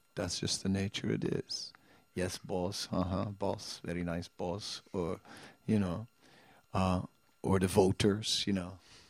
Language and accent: English; Netherlands; English is a second language; I am from Holland